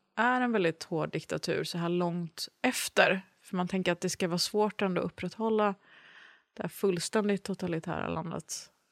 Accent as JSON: {"language": "Swedish", "town": "Norrköping", "region": "Östergötland", "country": "Sweden", "tie": "born or raised there", "said": "Jag växte ju framförallt upp liksom precis i början i Norrköping bodde vi. Och gick på förskolan där."}